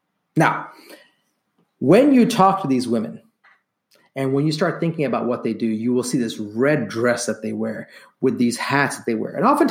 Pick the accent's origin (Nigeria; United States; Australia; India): India; Now, look, I'm Indian, so there are definitely no shortage of traditional costumes and traditional outfits in my culture.